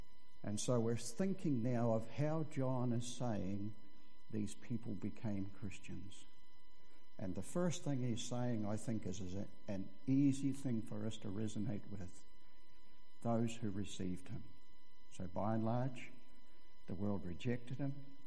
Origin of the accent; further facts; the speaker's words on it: New Zealand; And I grew up in the Catlins in the bush country.